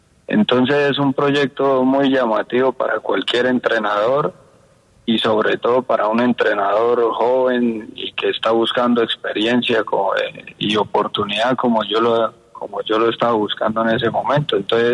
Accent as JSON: {"language": "Spanish", "town": "Bucaramanga", "region": "Santander", "country": "Colombia", "tie": "born or raised there", "also_born_or_lived": "Manizales", "said": "yo soy criado en Bucaramanga, nací en Manizales, pero muy pequeño llegué a Bucaramanga, y allá me crié"}